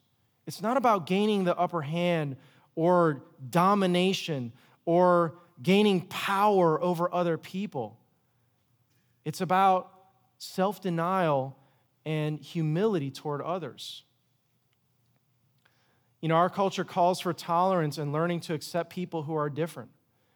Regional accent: United States; born there; You know, I was born in America. My parents are immigrants from the Philippines.

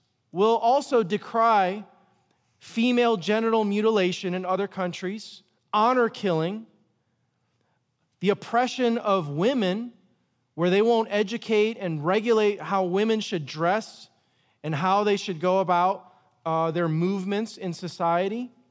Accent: United States; born there; You know, I was born in America. My parents are immigrants from the Philippines.

